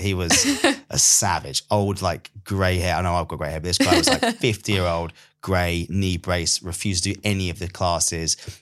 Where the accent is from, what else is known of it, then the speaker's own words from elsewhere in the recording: England, United Kingdom; accent: Essex; I'm this English guy who speaks way too fast. And at the time, I think I had like a really Essexy sort of accent. So I was in Essex at the time.